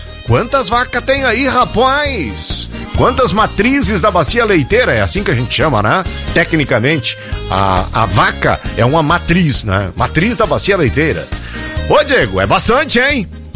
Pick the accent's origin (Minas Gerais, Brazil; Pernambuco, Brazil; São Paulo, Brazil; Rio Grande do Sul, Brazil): Rio Grande do Sul, Brazil; Cristal do Sul; now in Rodeio Bonito, Brazil; Terrinha é a minha terra natal, Cristal do Sul, né? A minha terra que eu moro, que eu vivo, rodeio bonito.